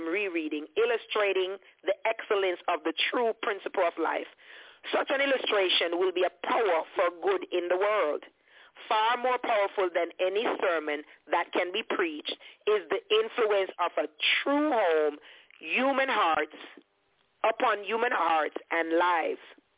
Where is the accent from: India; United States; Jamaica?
Jamaica; I didn't go to an Adventist school growing up in Jamaica.